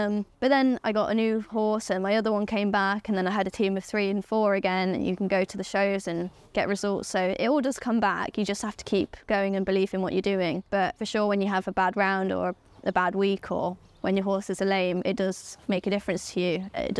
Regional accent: United Kingdom; But that's only maybe because I'm also British.

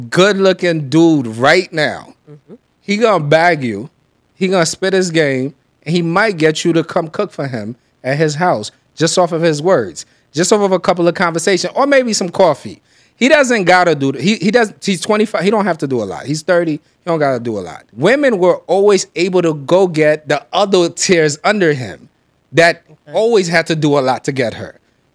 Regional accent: Brooklyn, New York, United States; also born or lived in Chicago, United States; Brooklyn and Chicago.

